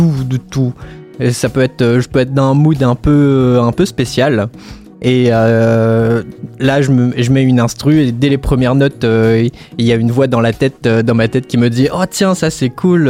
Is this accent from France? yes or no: yes; Réunion, France; moved away as an adult; Ouais, c'est ouais. Ça, je viens de La Réunion de fou.